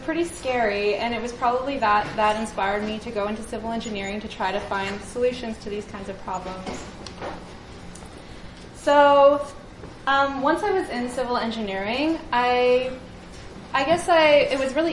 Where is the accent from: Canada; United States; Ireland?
Canada; Toronto, Ontario; So I started biking, I'm from Toronto, and I started biking on my commute to work as a teenager.